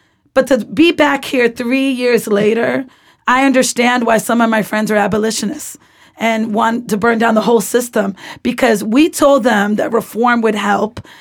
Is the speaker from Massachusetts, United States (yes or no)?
yes; Boston, Massachusetts, United States; Folks were telling me that this did not happen in Massachusetts, but I was from Roxbury